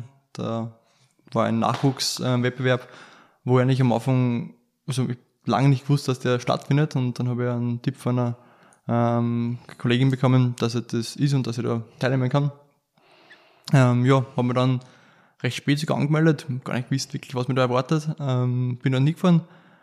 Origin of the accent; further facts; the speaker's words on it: Lower Austria, Austria; komme ursprünglich aus dem Waldviertel im Bezirk Waldhofen, habe die HLF in Krems gemacht, die Hotelfachschule.